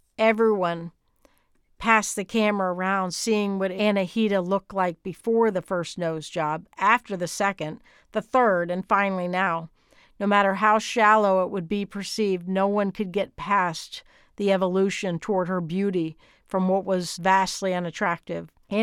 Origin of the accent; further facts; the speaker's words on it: New York City, New York, United States; I grew up in the Bronx. The FBI was always investigating my pop.